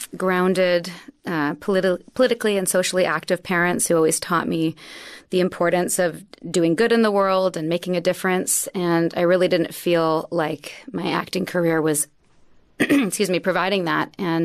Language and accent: English; Vancouver, British Columbia, Canada; in my hometown of Vancouver, which had never been done before.